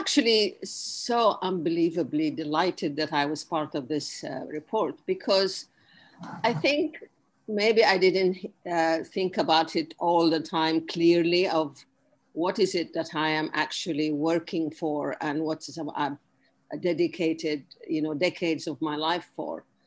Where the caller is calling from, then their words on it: Sharm el-Sheikh, South Sinai Governorate, Egypt; I'm calling in from Sharm el-Sheikh in the Red Sea, and it's beautiful and sunny, and I can see the sea from here.